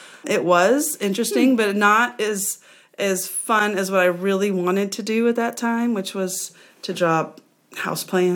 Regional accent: Grand Island, Nebraska, United States; also born or lived in Aurora; Well, I was born in Aurora. I grew up in Grand Island, and then we moved back to Aurora for my high school years.

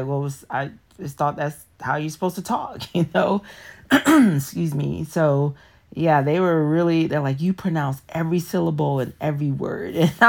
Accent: Connecticut, United States; accent: Connecticut; I don't know if I kind of have an eclectic accent, I think, I don't think I maintain my accent of origin, which is Connecticut.

